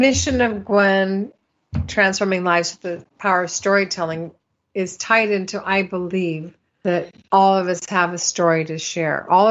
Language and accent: English; Midwest, United States; now in New York, United States; And I moved out from the Midwest and lived in a brownstone walk-up.